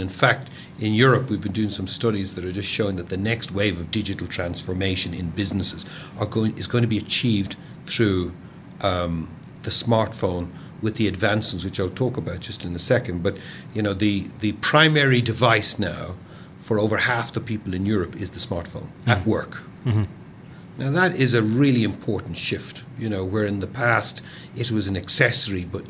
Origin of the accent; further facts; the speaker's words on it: Ireland; accent: Irish; moved away as an adult; now in South Africa; Well, the South African input is me. although my accent is Irish, I've lived here 26 years.